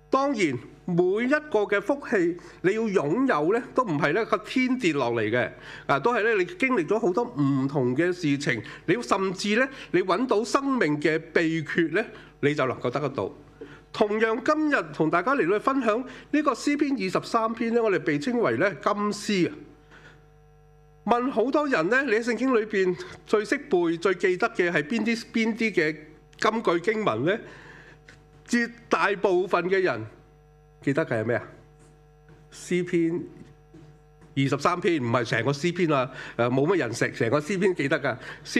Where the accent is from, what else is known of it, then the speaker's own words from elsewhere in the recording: Hong Kong; 不过呢现在就越我们香港人呢就越来越长寿